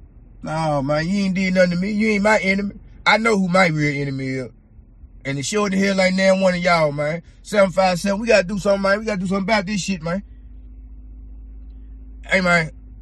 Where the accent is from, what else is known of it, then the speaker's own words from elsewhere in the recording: Memphis, Tennessee, United States; I'm from the M-Town, man. I'm from Memphis. You understand me? I'm from Memphis, Tennessee, man.